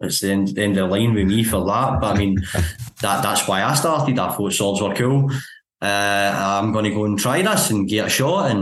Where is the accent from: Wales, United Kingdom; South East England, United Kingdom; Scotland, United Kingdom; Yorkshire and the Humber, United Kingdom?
Scotland, United Kingdom; well, I'm Scottish first and Japanese second then, because my English is terrible, let alone my Japanese.